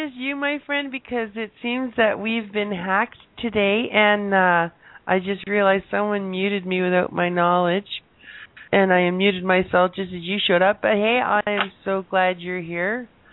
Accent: Canada; Mind you, that's American. We're Canadian.

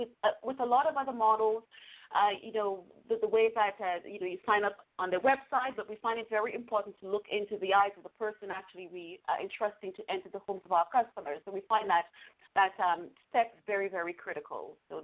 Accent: St. Lucia; No, I'm not from Europe. I'm from St. Lucia, which is an island in the Caribbean.

